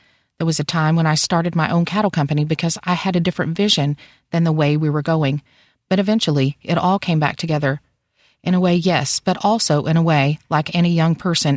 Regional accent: Midland, United States; I'm proud to say that I'm from Midland. I'm proud to raise my kids here.

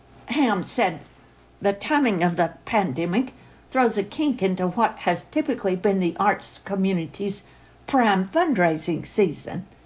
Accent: El Paso, Texas, United States; I grew up in El Paso, which has a similar climate to ours

